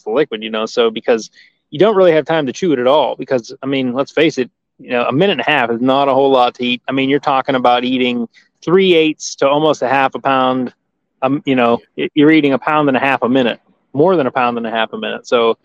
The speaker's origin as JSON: {"language": "English", "region": "Pennsylvania", "country": "United States", "said": "I'm from Pennsylvania, USA, and I'm here to talk about some competitive eating."}